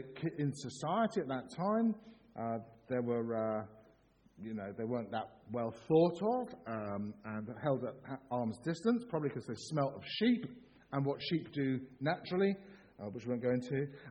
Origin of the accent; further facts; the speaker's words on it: England, United Kingdom; because I know that we're English. Most of us are English.